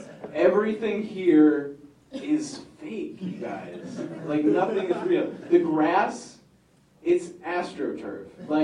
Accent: Minnesota, United States; Okay, so I'm from the Midwest. I'm from the great state of Minnesota.

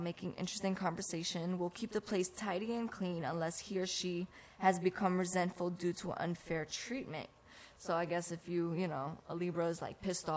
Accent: New York, United States; They're both from, one is from Atlanta, one is from Mississippi, and I'm from New York.

